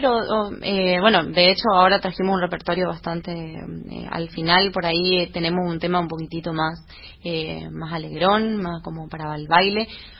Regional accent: Corrientes, Argentina; mi mamá es mercedeña, bueno, yo soy de Corrientes, pero tengo sangre de Mercedes.

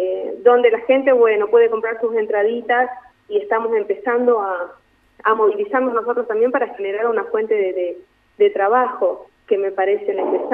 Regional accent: Resistencia, Chaco, Argentina; also born or lived in Clorinda, Formosa; soy nacida en Clorinda Formosa, tengo sangre guaraní, soy mujer guaraní, pero fui criada en Resistencia Chaco, donde la comunidad Om Toba es muy fuerte.

